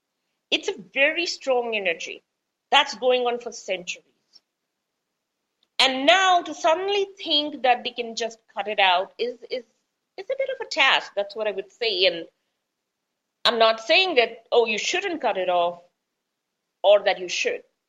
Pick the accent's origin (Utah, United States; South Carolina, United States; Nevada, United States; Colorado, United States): Nevada, United States; Las Vegas; I'm from Las Vegas, so I love Las Vegas and I love American culture personally.